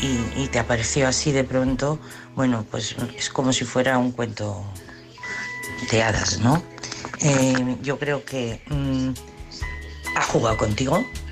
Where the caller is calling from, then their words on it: Madrid, Community of Madrid, Spain; de Madrid.